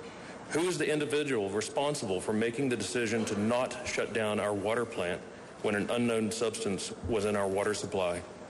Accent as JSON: {"language": "English", "region": "West Virginia", "country": "United States", "tie": "born or raised there", "said": "I'm a very proud West Virginian, and I'm serious about water quality. I was raised in Kanawha Chemical Valley on the river"}